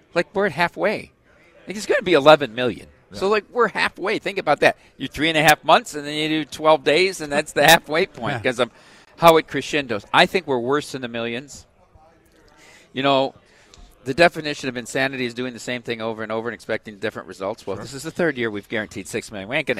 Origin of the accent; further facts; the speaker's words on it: Iowa, United States; No, I'm from Iowa.